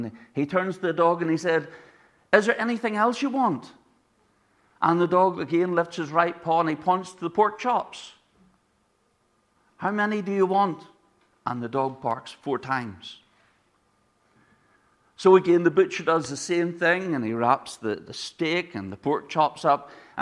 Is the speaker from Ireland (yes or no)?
yes; Ireland; And I've been told that's because I'm Irish, that I can be stuck in my ways.